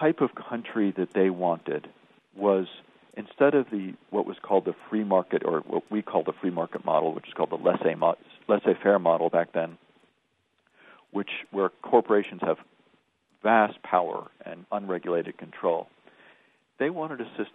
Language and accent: English; California, United States; I'm from California